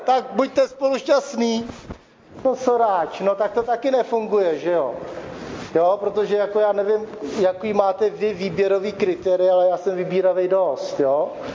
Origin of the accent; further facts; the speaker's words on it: Vlachovo Březí, South Bohemian Region, Czechia; Já jsem vyrostl v Vlachově březí.